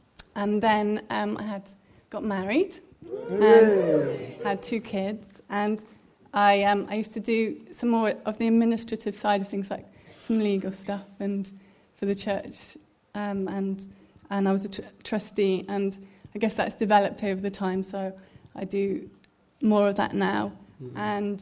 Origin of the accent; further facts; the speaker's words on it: London, United Kingdom; moved away as an adult; now in Swansea, United Kingdom; I'm originally from London, Surrey way, and I came to Swansea about 20 years ago. To university.